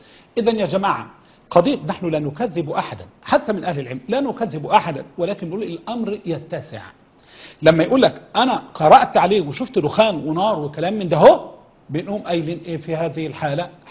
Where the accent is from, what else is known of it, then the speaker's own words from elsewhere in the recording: Egypt; احنا عندنا في مصر